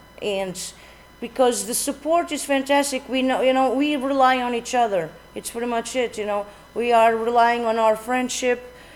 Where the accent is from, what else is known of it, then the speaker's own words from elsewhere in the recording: Portugal; now in United States; I am from Portugal originally. I've been in the States since 95.